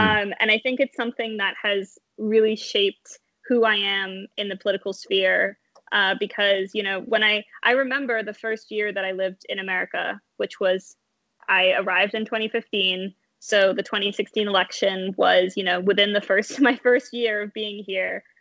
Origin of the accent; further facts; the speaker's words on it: United Kingdom; I'm a British national who was literally traveling around Europe at the time